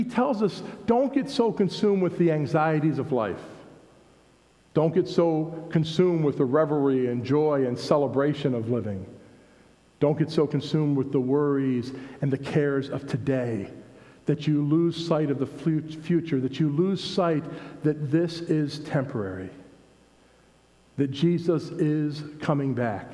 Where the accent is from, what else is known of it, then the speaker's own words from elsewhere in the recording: New Jersey, United States; we were at a facility in my hometown in New Jersey.